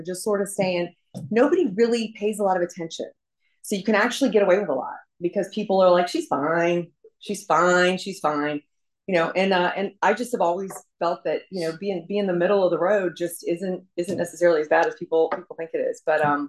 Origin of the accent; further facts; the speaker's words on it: Virginia, United States; I was raised in Northern Virginia, not too far from here.